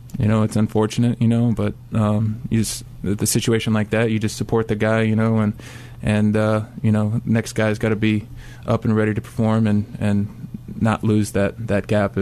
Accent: Arizona, United States; I was happy to play at Arizona, you know, and continue playing in my home state, so.

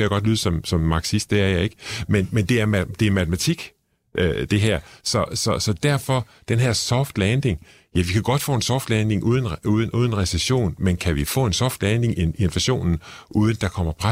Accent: Struer, Central Denmark Region, Denmark; jeg kommer fra Struer

